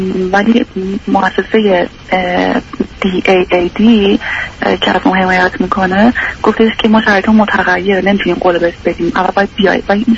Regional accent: Iran; now in Turkey; من زبان ترکیه اینجا بلدم، با توجه به اینکه خودم هم آذری هستم، زبان اینجا مسلط بودم، بلد بودم

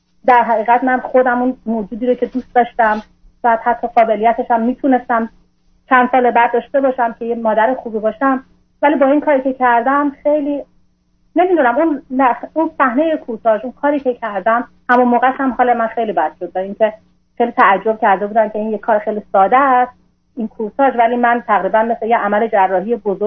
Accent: Iran; now in Canada; من در حقیقت اول که از ایران اومدم بیرون توی شهر دیگه ای از کانادا بودم،

